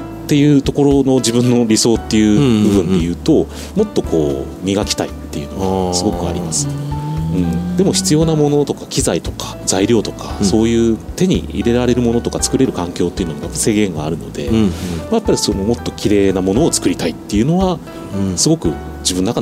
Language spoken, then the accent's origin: Japanese; Yokohama, Kanagawa, Japan; now in Niigata, Japan; 私は神奈川の横浜の出身です。